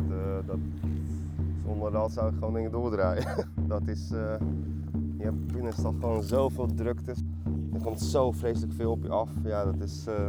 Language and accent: Dutch; Poland; Ik kom natuurlijk uit Polen vandaan en daar heb je zoveel meer natuur.